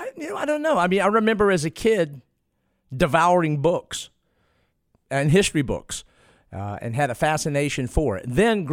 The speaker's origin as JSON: {"language": "English", "town": "Rural Hall", "region": "North Carolina", "country": "United States", "tie": "born or raised there", "said": "I grew up on Tobaccoville Road, mailing address, Route 2, Rural Hall, North Carolina. Not far from King, the home of Kenny Dennard."}